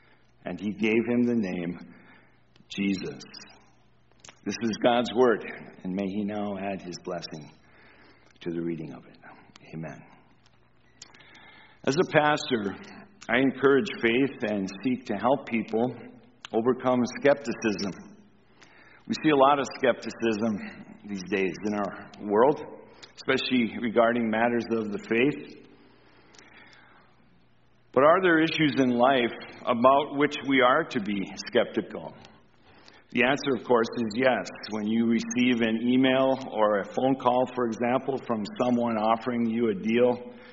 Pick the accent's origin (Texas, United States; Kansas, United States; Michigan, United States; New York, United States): Michigan, United States; Not far from where I grew up in Upper Michigan is an unincorporated community in Ontonagon County called Bruce Crossing.